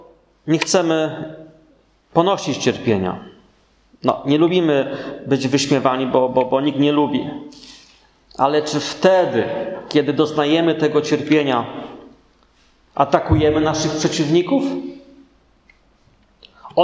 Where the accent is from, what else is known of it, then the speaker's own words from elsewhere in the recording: Silesian Voivodeship, Poland; Ja jestem góralem. Pochodzę ze Śląska Cieszyńskiego. No i pamiętam z dzieciństwa takie zimy, że nasypało dużo śniegu, nie?